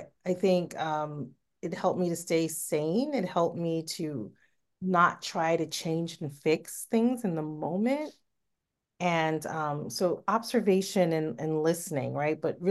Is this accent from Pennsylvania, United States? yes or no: no; Harlem, New York, United States; Well, where I live, I'm really, my hometown is Harlem, but Harlem, New York, shout out to all the Harlemites out there.